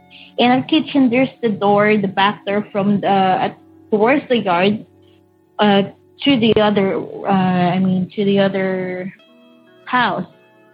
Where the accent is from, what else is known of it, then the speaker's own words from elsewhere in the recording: Philippines; now in Saudi Arabia; I'm from Philippines, so sorry about that. But currently working here in Saudi Arabia